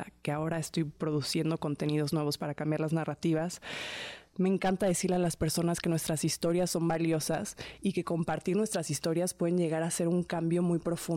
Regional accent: Mexico; que soy actriz, que soy activista, que soy mexicana, soy mujer

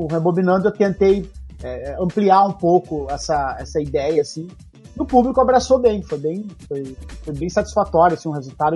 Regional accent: Salto do Itararé, Paraná, Brazil; eu fazia uma viagem muito longa para minha cidade natal, que é Salto do Itararé

